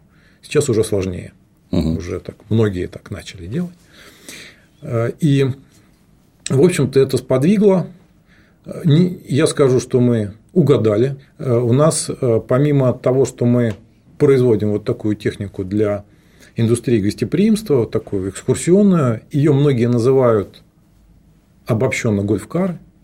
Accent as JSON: {"language": "Russian", "region": "Moscow Oblast", "country": "Russia", "tie": "born there", "said": "Родился в Подмосковье, закончил Московский университет МАМИ, сейчас это Московский политех"}